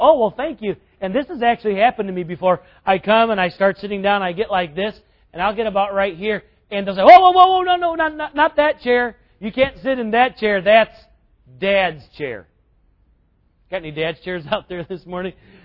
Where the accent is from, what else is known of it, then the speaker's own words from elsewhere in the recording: South Carolina, United States; I grew up in South Carolina, so my favorite definition of this word, justified, is to be reckoned to be righteous, because we use the word reckon all the time down south.